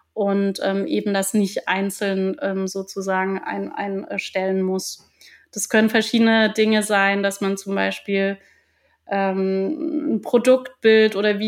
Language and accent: German; Freiburg, Baden-Württemberg, Germany; Ich komme ursprünglich aus Freiburg und ich vermisse manchmal diese beständige Sonne